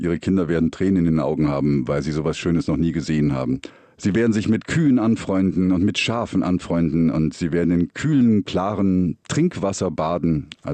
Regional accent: Germany; now in Vienna, Austria; ich bin in Deutschland unter Tage aufgewachsen.

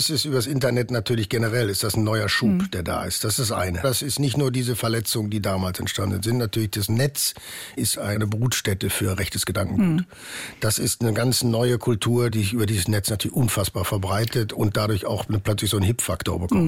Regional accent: North Rhine-Westphalia, Germany; Ich bin im Ruhrgebiet groß geworden

